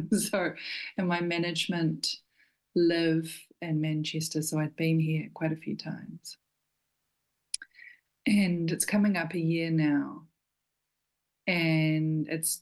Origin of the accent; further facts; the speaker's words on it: Devonport, Auckland, New Zealand; have a British mum and a dad who's a Kiwi, and I was born in Devonport, And I guess, so I grew up in New Zealand.